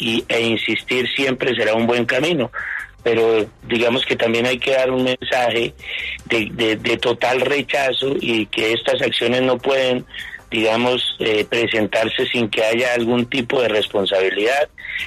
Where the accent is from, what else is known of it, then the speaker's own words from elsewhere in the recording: Colombia; es muy importante que nos sumemos todos como colombianos para rechazar este hecho